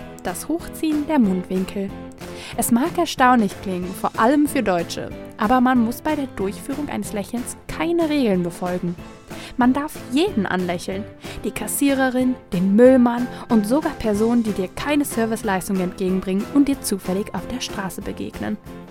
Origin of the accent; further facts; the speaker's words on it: United States; Als Amerikanerin kann ich euch jedoch versichern